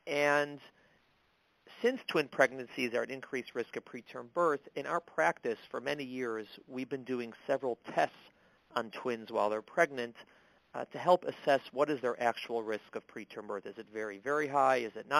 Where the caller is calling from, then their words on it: New York City, New York, United States; I'm calling in from New York City.